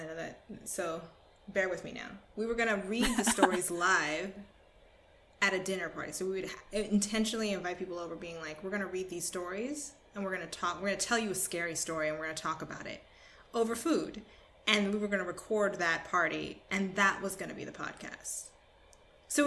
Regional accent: Pacific Northwest, United States; I grew up in the Northwest, so I camped.

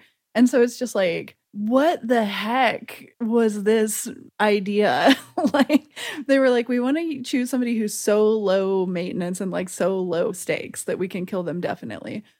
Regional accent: the South, United States; And it's just like, Wow, I'm from the South.

